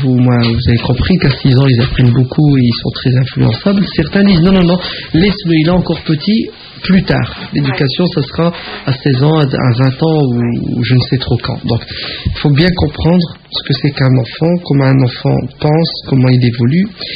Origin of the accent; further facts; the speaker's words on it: France; on est né, on a grandi en France, on est allé à l'école, on a vu le Papa Noël, on a fêté Noël. On est toujours là, on est toujours vivant, on est musulmans.